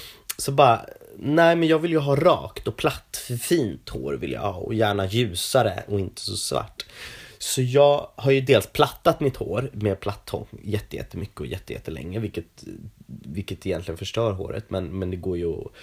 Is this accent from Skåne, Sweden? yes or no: no; Norrtälje, Stockholm County, Sweden; Ja, jag växte upp i Norrtälje på landet.